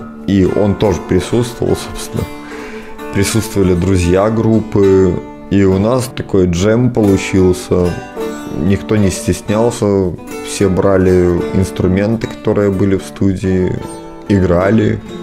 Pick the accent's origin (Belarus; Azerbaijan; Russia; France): Belarus; А когда они узнали, что я белорус еще в придачу